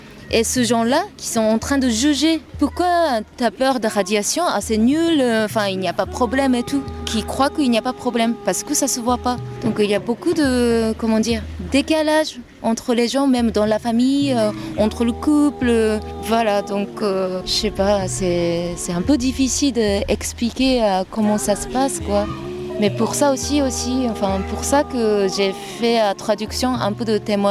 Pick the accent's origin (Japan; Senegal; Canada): Japan; French is a second language; now in Saint-Affrique, France; J'habite à Saint-Afrique maintenant et je viens du Japon et enchantée.